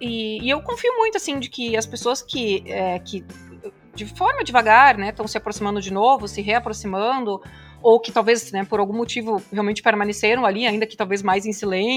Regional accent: Santa Cruz do Sul, Rio Grande do Sul, Brazil; sou de Santa Cruz do Sul, né, uma cidade no interior.

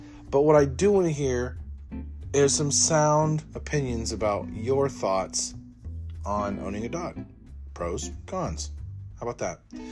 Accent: Arizona, United States; I grew up in Arizona, all right, in the beating sun of Arizona

